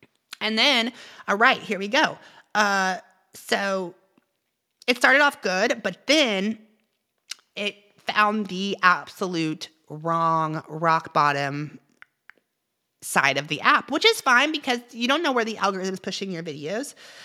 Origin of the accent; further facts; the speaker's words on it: Chattanooga, Tennessee, United States; I'm from Chattanooga, Tennessee.